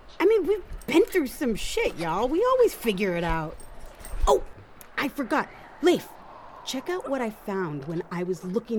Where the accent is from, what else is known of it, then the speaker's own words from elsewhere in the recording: Arizona, United States; I'm from Arizona. I don't get to play in the snow.